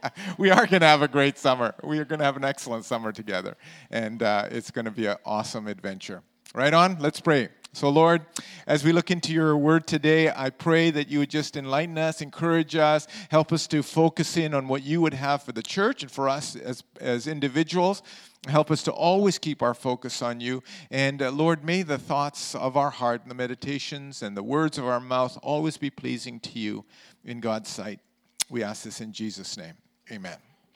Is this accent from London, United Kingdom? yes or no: yes; London, United Kingdom; also born or lived in Karachi, Pakistan; now in Canada; And I grew up in London and I was born in Karachi, Pakistan. So when we came to Canada